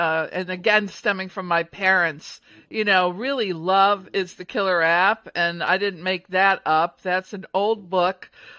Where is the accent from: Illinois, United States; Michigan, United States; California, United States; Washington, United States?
Michigan, United States; Detroit; And then I grew up outside of Detroit. So of course it was Motown through my DNA.